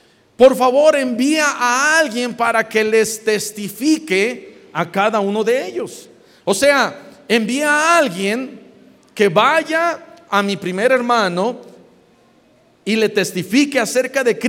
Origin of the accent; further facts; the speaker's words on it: Iguala, Guerrero, Mexico; Yo crecí en Iguala Guerrero y ahí le decían la antesala del infierno, porque es un lugar que hace mucho calor